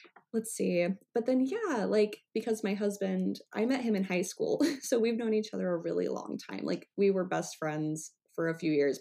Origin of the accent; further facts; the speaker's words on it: Omaha, Nebraska, United States; Well, I would say I live in Omaha, and that's where I've grown